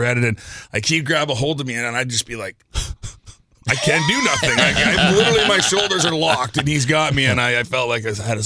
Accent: Moose Jaw, Saskatchewan, Canada; I came from Moose Jaw, Saskatchewan, so it's not a whole heck of a lot better.

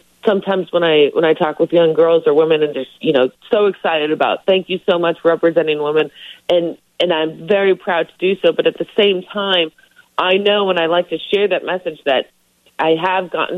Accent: California, United States; now in Indianapolis, United States; a lot of us live in Indianapolis when we're transplants. I'm from Southern California.

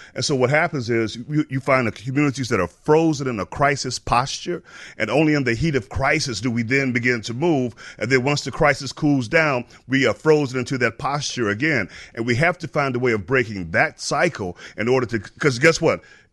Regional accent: Washington Heights, New York, United States; grew up right next door to Beverly. I grew up in Washington Heights.

